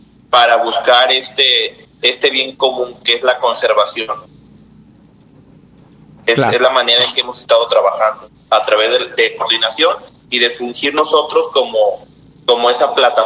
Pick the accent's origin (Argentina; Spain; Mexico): Mexico; Talpa de Allende, Jalisco; Así es, soy de aquí, de Talpa de Allende.